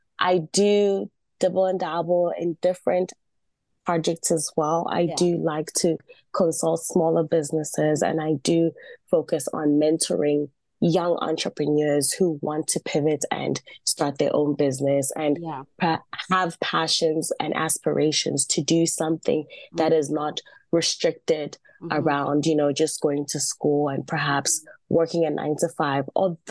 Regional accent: South Africa; also born or lived in Zambia; now in Los Angeles, United States; Like Belia briefly mentioned, I'm from Zambia. I grew up in South Africa and I currently live in Los Angeles.

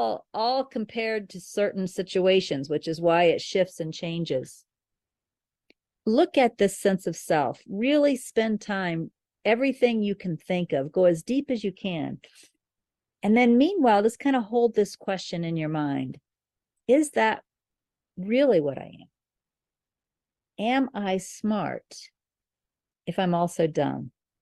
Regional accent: Kansas, United States; born there; moved away; I think I was born in Kansas. I think I've lived in many different states, lived in many, you know, even in many different countries. So I think I'm a, you know, a person who has lived all over. So my personality is broader than Kansas and yet still rooted in Kansas.

